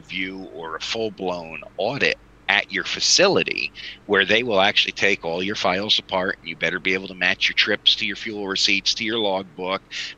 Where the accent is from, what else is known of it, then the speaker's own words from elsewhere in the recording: Pennsylvania, United States; My home state of Pennsylvania, we put that threshold at 17,000 pounds.